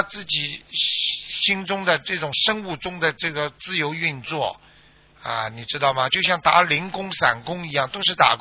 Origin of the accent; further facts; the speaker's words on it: China; now in Australia; 你看我们中国人有一个好习惯，中午睡一会儿，下午工作还有劲儿